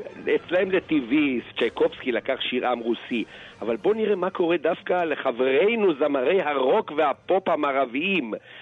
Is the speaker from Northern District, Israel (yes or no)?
no; Holon, Tel Aviv District, Israel; אולי זה לא הגיע לנתניה, אבל אצלנו בחולון שרו את זה